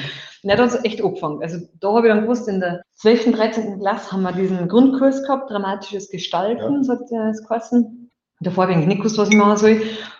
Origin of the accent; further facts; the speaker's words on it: Bavaria, Germany; Genau, im Pfarrkirchen geboren.